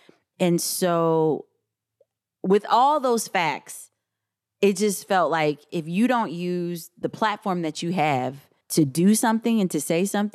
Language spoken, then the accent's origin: English; St. Louis, Missouri, United States; I'm from St. Louis. I grew up there, and I knew a lot of people in that neighborhood.